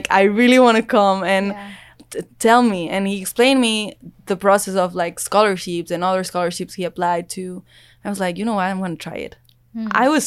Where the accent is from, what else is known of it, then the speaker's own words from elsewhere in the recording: Barcelona, Catalonia, Spain; first language Catalan; English is a second language; I'm from Barcelona. My native language is Catalan. It's not Spanish.